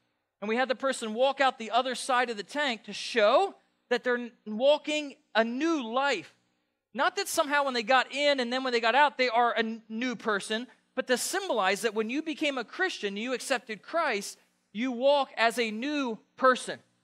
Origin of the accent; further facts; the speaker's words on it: East Coast, United States; accent: East Coast; You'll have to just deal with my East Coast accent.